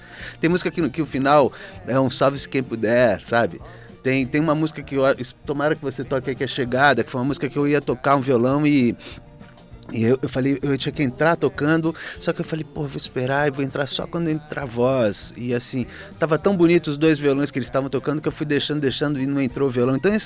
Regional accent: São Paulo, Brazil; Porque eu venho de uma família mineira. Eu fui criado metade em São Paulo, metade no sítio, né?

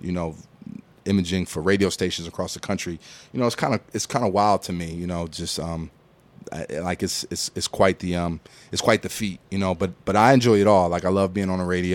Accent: Philadelphia, Pennsylvania, United States; now in Atlanta, United States; I say I'm from Philly. I live in Atlanta.

